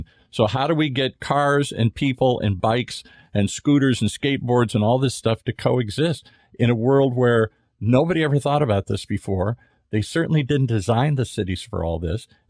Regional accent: Michigan, United States; also born or lived in Minnesota; I grew up in the Midwest, in Michigan, Minnesota, places like that.

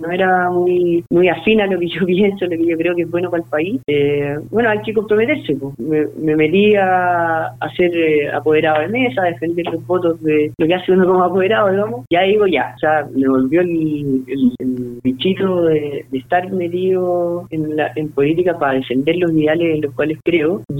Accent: La Serena, Coquimbo, Chile; Yo soy de La Serena e incluso pertenecía a la directiva de la UDI en la cuarta región.

